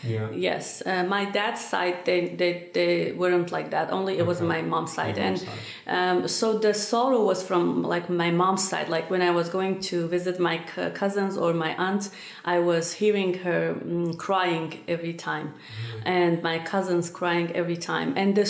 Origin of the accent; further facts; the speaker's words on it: Sanandaj, Kurdistan, Iran; English is a second language; I was born in a family in Sanandaj, Kurdistan, the part of Iran. And so I was Muslim, Sunni Muslim.